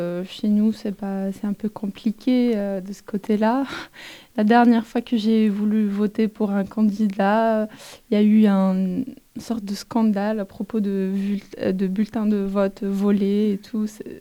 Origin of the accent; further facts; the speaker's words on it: Algeria; born there; Non, je suis né en Algérie.